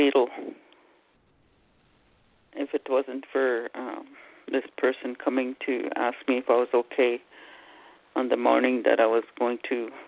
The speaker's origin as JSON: {"language": "English", "country": "Canada", "said": "I'm Anishinaabe from Canada, and I follow my cultural way"}